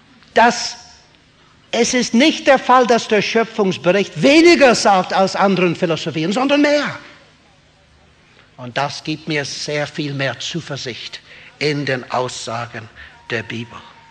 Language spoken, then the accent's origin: German; England, United Kingdom; German is a second language; Das ist ein sehr aktuelles Problem in meinem Heimatland in England.